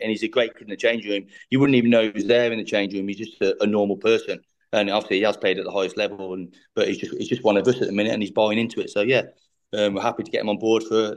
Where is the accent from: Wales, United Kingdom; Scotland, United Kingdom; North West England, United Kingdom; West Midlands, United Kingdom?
West Midlands, United Kingdom; Coventry; I'm not a local lad. I'm from Coventry.